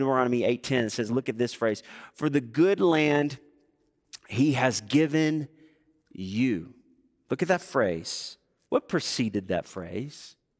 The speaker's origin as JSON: {"language": "English", "region": "the South", "country": "United States", "said": "I'm from the South, but one of the things in the South that we pride ourselves on, even though there's still road rage, is the complimentary wave, right?"}